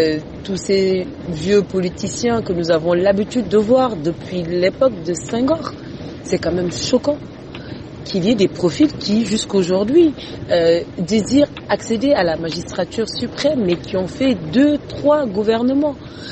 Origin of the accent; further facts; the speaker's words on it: Senegal; Nous sommes des Sénégalais. Moi, je dis le Sénégal d'abord.